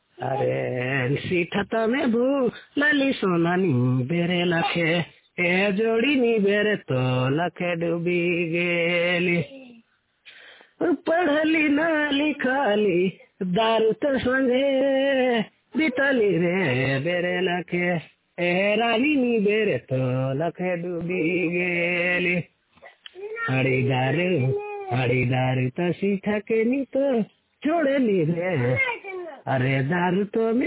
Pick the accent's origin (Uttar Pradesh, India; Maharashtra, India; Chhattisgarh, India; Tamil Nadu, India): Chhattisgarh, India; Jashpur; हम जसपुर जिला से हैं, सुदा से ठेठ नागपुरी, जो कि हमारे देहाती भाषा